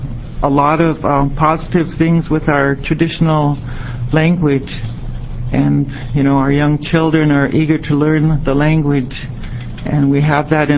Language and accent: English; Oregon, United States; I'm from the Confederated Tribes of the Warm Springs Reservation. I'm enrolled as Warm Springs and Wasco.